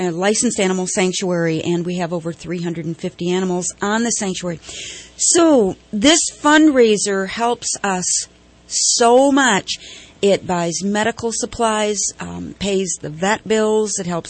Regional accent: Michigan, United States; I was raised in Michigan by my grandparents on a farm and then became a nurse.

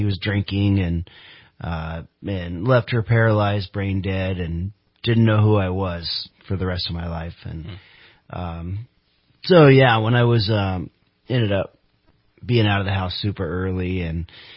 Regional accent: California, United States; I'm not. I'm from Central Cal. I'm down Hanford, Lemoore, Fresno area. Moved up here 4 years ago to kind of expand our programs up here in Northern Cal.

